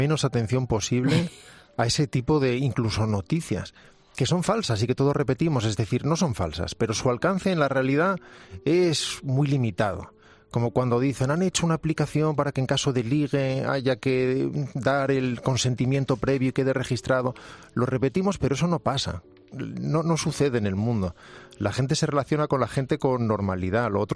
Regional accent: Galicia, Spain; born there; Nací en Galicia por empeño materno. Es una cosa muy gallega esa. Mi madre era gallega, en ese momento no vivía allí y fue exclusivamente a dar a luz a Galicia para asegurarse de que yo fuera gallego.

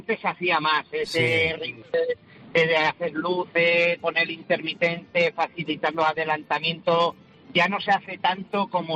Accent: Montijo, Extremadura, Spain; Bueno, soy de Montijo, lo que pasa que he venido a la localidad de Azagra, en Navarra, a cargar.

